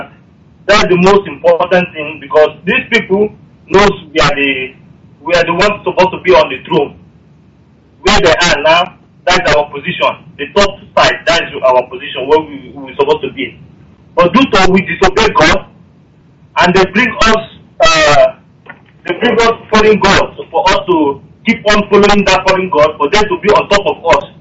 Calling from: Moscow, Russia; from Russia, Moscow.

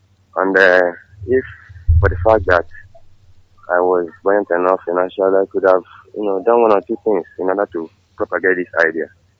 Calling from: Enugu, Enugu State, Nigeria; Yes, I'm calling from Enugu.

